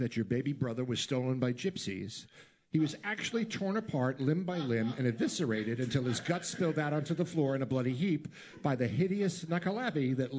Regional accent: Massapequa Park, New York, United States; Actually, I'm from Massapequa Park, which is kind of like the wrong side of the tracks from Massapequa. Literally, the Long Island Railroad tracks.

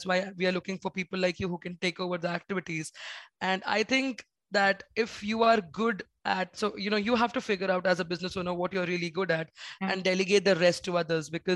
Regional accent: India; And being an Indian, you know, Indians don't really want to spend a lot of money.

